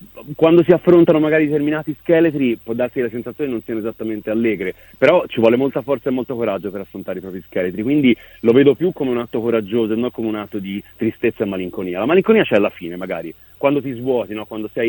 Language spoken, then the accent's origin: Italian; Florence, Tuscany, Italy; io sono cresciuto nella Firenze degli anni 90, che era pazzesca. Io forse all'epoca non me ne rendevo conto perché ero molto giovane.